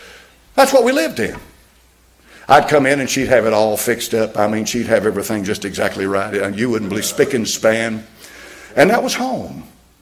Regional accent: United States; I'm a native, a born American citizen. I was born right here in the General Hospital, 1946. Been in this country all my life.

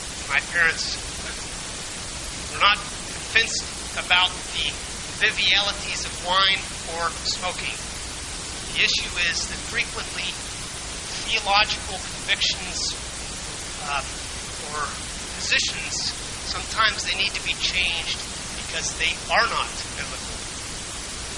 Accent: Pennsylvania, United States; now in Illinois, United States; My home church, College Church in Wheaton, we moved to Illinois from Pennsylvania in 1963, and my mother still attends that church today.

